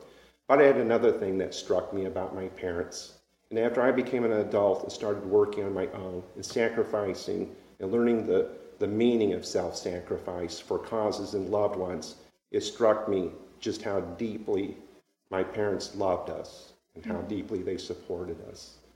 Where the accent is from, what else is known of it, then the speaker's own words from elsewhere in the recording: Michigan, United States; But I grew up in Michigan. So mm-hmm. I'm an alumni of Michigan State University